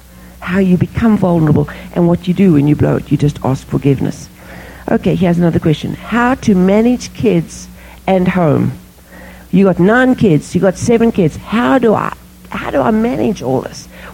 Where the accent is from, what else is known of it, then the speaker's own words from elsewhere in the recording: South Africa; I grew up in South Africa where we had a maid.